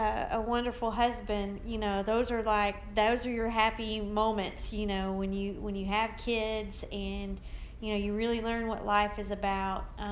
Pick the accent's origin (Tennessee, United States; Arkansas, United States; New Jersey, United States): Arkansas, United States; also born or lived in Spring Hill, Louisiana; I am originally from Arkansas. I was born in Spring Hill, Louisiana.